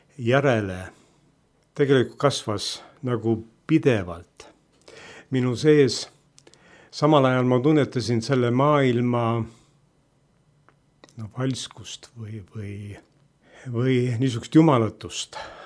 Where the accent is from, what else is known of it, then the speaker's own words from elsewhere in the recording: Tallinn, Harju County, Estonia; born there; Ma olen sündinud Tallinnas 45. aastal. Ja minu õnn ja rõõm on olnud see, et ma olen sündinud usklikusse kodusse.